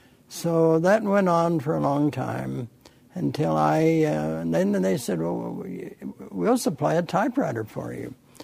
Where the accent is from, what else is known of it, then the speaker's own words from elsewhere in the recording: Evanston, Wyoming, United States; I was growing up in Evanston, Wyoming, and I was just graduated from high school, scheduled to come to BYU soon